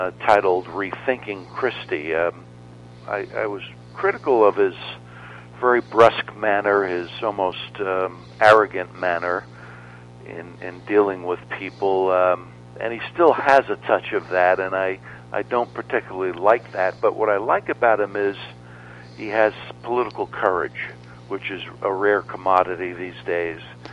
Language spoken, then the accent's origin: English; Ramsey, New Jersey, United States; He was a borough councilman in my hometown of Ramsey, New Jersey.